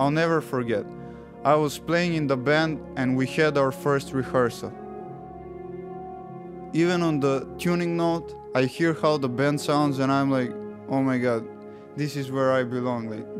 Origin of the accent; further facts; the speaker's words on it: North Macedonia; English is a second language; now in Interlochen, United States; I'm 18 years old. I study at the Interlochen Arts Academy. I play the trumpet, and I come from Macedonia.